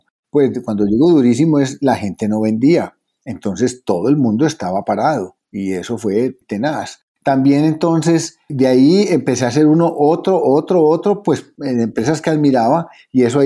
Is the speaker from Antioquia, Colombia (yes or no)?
yes; Medellín, Antioquia, Colombia; born there; Yo quiero decir que soy un colombiano, 100% fanático de mi país, de mi tierra, por supuesto, nacido en Medellín, paisa